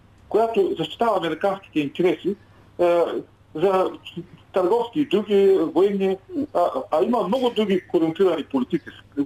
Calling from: Ruse, Ruse Province, Bulgaria; съм от Русе.

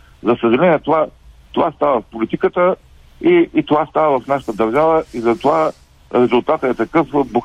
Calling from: Ruse, Ruse Province, Bulgaria; съм от Руся

